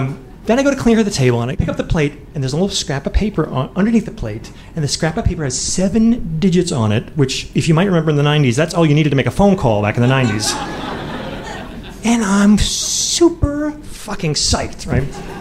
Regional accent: Midwest, United States; now in Boston, United States; And look, I'm from the Midwest, and so not super assertive, never aggressive dude on the dating scene.

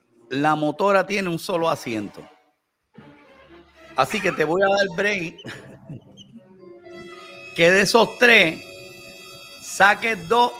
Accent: Florida, United States; No, porque es que es de Florida, no tiene que ver PNP, yo soy de Florida.

